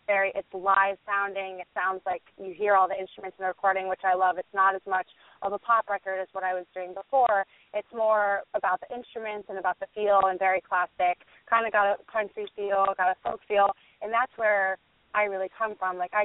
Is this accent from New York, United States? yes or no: yes; New York, United States; I come from the New York area, and everybody there, it's this huge family of musicians